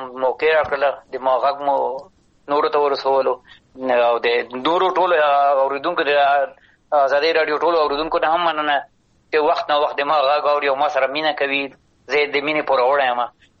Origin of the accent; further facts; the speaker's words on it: Afghanistan; تر څو چې په دې خبرو د دوی په ذهن کې باید هغه شی وي چې زه افغان یم د افغانستان یم